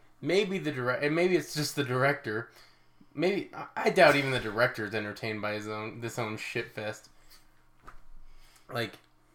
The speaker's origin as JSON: {"language": "English", "town": "Salt Lake City", "region": "Utah", "country": "United States", "said": "we're two Utah boys. Yeah. We're from Utah, Salt Lake City, specifically. And this was filmed in our home state."}